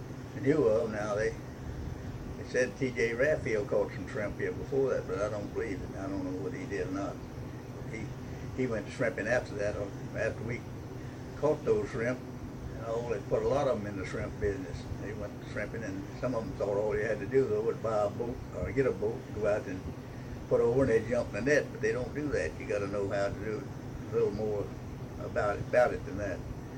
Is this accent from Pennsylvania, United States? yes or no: no; Pensacola, Florida, United States; Born in Pensacola, and went to Bala Battery in 1926.